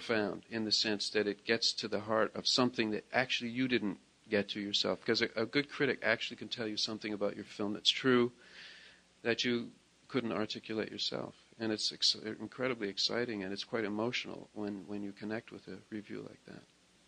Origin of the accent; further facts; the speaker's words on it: Toronto, Ontario, Canada; where I lived, where I grew up in Toronto, there was a big Italian population because it was a sort of an immigrant section of town.